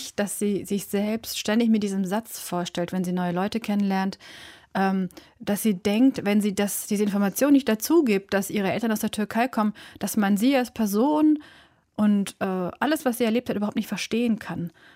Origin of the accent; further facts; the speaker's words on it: Germany; Also wenn ich auf die Straße gehe oder wenn ich sage, ich bin Deutsche, ich finde, das umfasst so viel.